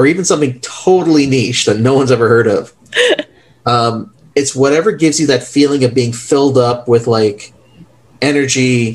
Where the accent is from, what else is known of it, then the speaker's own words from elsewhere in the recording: Canada; Now, I was raised, kind of, you know, my family's from the West Indies, from Trinidad, and growing up in Canada, we were raised, you know, in a Presbyterian church, right? Like the Christian mindset.